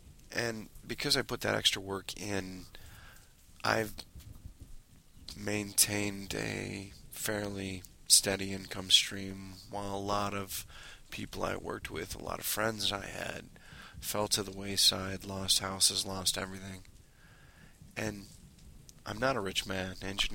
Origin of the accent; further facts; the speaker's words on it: Detroit, Michigan, United States; You know, I am from the Detroit area, as I've mentioned before. We've been hurting for a long time.